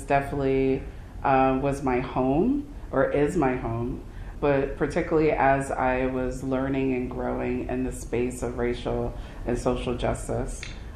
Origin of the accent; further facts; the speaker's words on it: Bronx, New York, United States; being someone that was born and raised in the Bronx